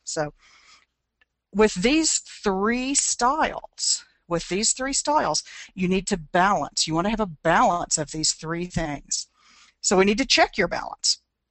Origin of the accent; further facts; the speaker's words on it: Alva, Oklahoma, United States; in Alva, Oklahoma, which is my hometown